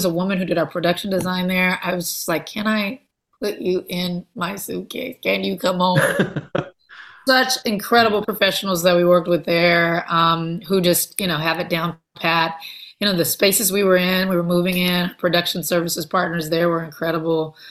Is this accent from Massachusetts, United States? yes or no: no; Compton, California, United States; I think, you know, for me, it's interesting because I am from Los Angeles. I'm from Compton. That's not even LA proper. That is like a half hour outside of LA.